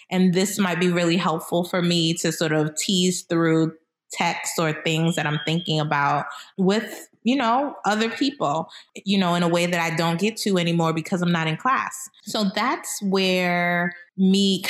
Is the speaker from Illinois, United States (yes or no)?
no; Boston, Massachusetts, United States; I hail from the awesome city of Boston, but I'm West Indian bred and raised.